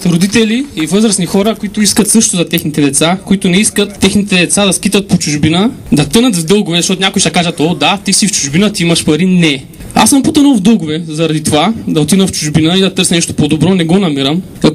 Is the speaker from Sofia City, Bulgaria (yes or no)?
no; Bansko, Blagoevgrad Province, Bulgaria; Студент в чужбина, от Банско съм.